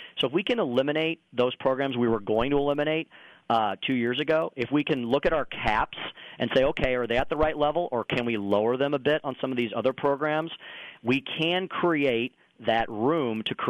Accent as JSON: {"language": "English", "town": "St. Louis", "region": "Missouri", "country": "United States", "tie": "born or raised there", "said": "I grew up in the St. Louis County region. Went to St. Louis University High School, a fine Jesuit high school over here."}